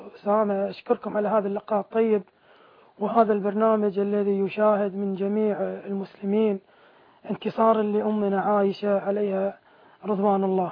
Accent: Kuwait

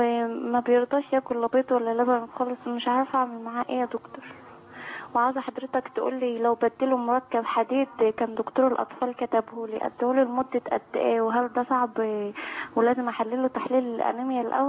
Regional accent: Dakahlia, Egypt; انا من الدقهلية

